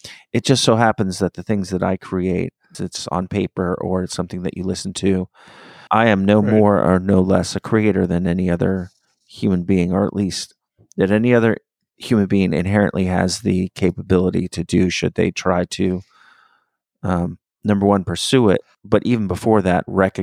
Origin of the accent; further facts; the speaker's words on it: Miami, Florida, United States; a big part of my growing up in Miami and of my childhood in general was my very difficult relationship with my father.